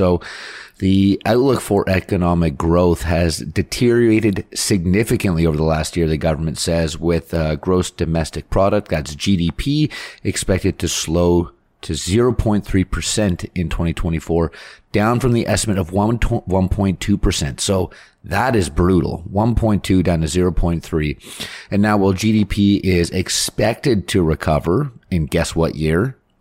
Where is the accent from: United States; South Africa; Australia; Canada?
Canada; We're Canadian at this point.